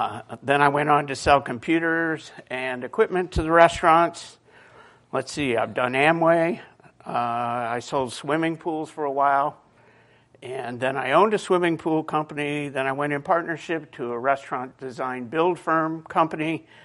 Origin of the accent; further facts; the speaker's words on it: Midwest, United States; also born or lived in Independence, Missouri / Youngstown, Ohio; I hail from the Midwest, everywhere from Independence, Missouri to Youngstown, Ohio.